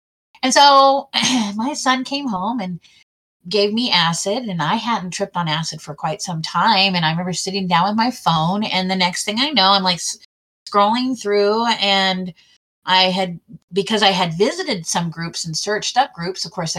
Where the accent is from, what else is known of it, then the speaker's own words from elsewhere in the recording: Kansas, United States; I'm from Kansas. We like nothing's legal here.